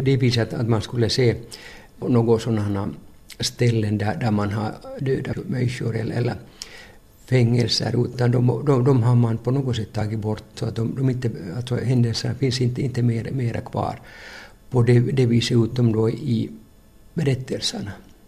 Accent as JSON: {"language": "Swedish", "country": "Finland", "said": "egentligen så är jag nog inte svensk, utan jag kommer från Finland."}